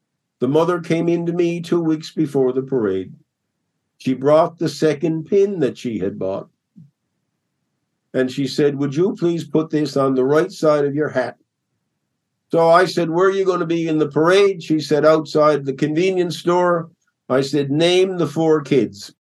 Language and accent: English; Newfoundland and Labrador, Canada; Well, I grew up here in Newfoundland, an island